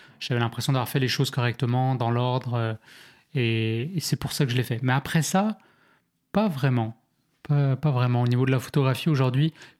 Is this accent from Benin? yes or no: no; France; je comprends qu'il comprend pas que je suis, que je suis français